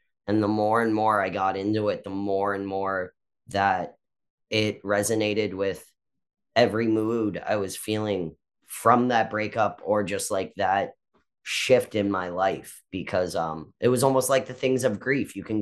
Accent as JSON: {"language": "English", "region": "Florida", "country": "United States", "tie": "born or raised there", "said": "But especially where I grew up in South Florida on the bus, you know … was playing constantly."}